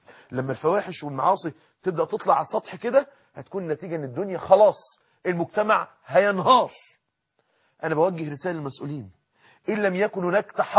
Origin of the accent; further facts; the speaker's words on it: Egypt; احنا عندنا في مصر ما فيش الكلام ده